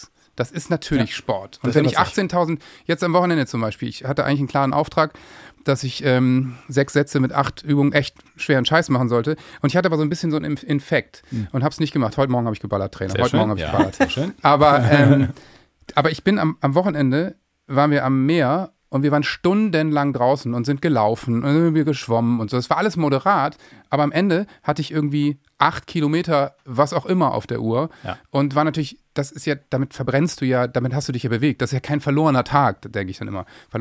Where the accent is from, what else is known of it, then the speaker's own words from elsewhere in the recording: Worpswede, Lower Saxony, Germany; Freddy wohnt ja auf dem Land im schönsten Dorf Deutschlands, Wobbsfede, wo ich herkomme.